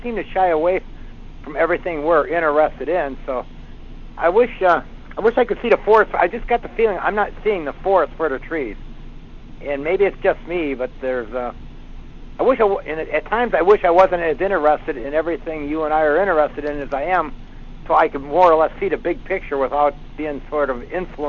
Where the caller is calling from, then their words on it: Illinois, United States; I'm calling from Illinois.